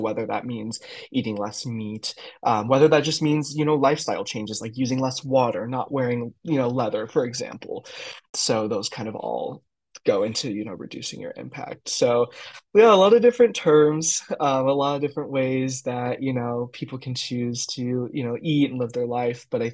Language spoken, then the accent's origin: English; Midwest, United States; especially because I'm from the Midwest, from an Italian family that's very like, you know, meat and cheese heavy.